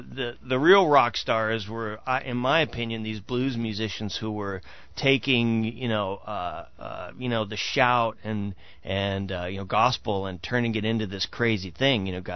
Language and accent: English; Indiana, United States; when I was growing up in Indiana listening to, you know